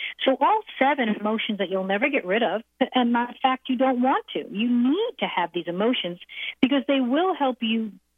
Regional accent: New York, United States; But I grew up in New York. I moved to Pennsylvania to go to school.

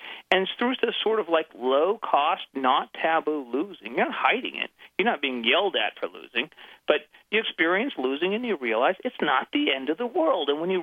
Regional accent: Washington, United States; now in San Francisco, United States; growing up in the Northwest. My dad was a volunteer, and he helped run one of the soccer clubs in Seattle.

